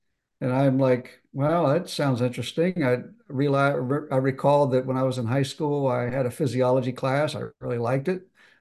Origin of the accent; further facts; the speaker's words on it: West Virginia, United States; I was working in a small hospital near my hometown in West Virginia.